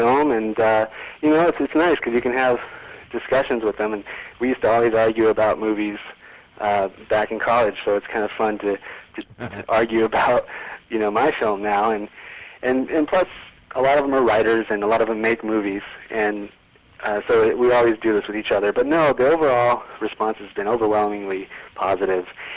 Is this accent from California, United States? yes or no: yes; Anaheim, California, United States; Yeah, I grew up in Anaheim.